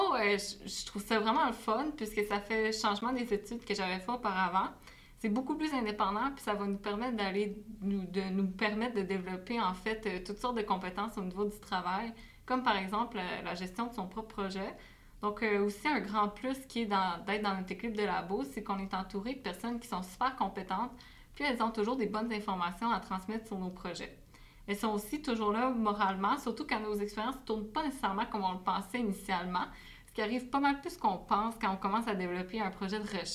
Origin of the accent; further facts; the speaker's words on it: Gatineau, Quebec, Canada; now in Québec, Canada; moi, je suis maintenant déjà à Québec depuis déjà presque un an pour faire ma maîtrise, mais je viens de la région de Gatineau, qui est une ville qui est tout près d'Ottawa